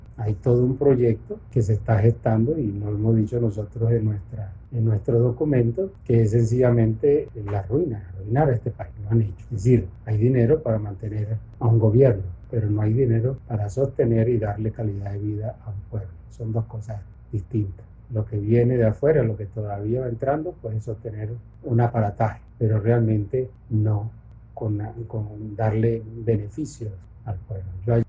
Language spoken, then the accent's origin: Spanish; Venezuela; Entonces, al menos personalmente, lo veo como venezolano, ¿verdad?